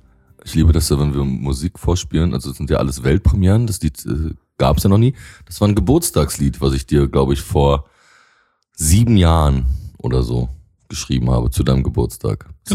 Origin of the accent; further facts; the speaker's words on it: Rostock, Mecklenburg-Vorpommern, Germany; also nun mal jetzt für mich als Laien, als Rostocker